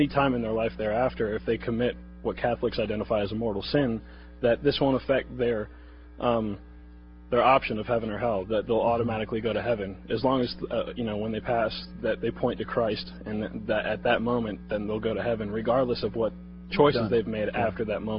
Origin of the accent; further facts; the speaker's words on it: Atlanta, Georgia, United States; I'm from Atlanta, Georgia.